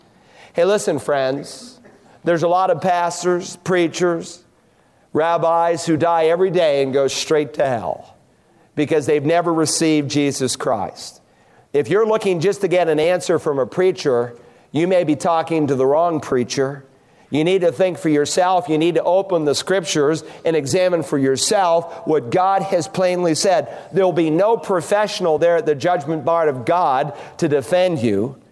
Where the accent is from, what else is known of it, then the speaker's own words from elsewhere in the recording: Worcester, Massachusetts, United States; Not too long ago, I was back in my hometown of Worcester, Mass.